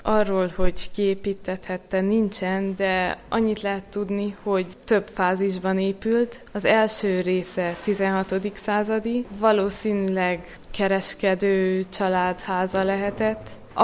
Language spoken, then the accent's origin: Hungarian; Miercurea Ciuc, Harghita, Romania; Igen, Csíkszeredából jöttem, ott a Nagy István Művészeti Líceumban érettségiztem, és Nagyszebenben a Jomminkó restaurálás szakán az alapképzést most fejeztem be.